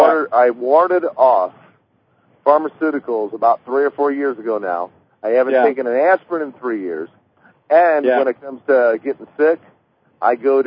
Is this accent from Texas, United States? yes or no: no; St. Louis, Missouri, United States; Oh, my hometown is St. Louis, Missouri, so I've been to the Lake of the Ozarks many times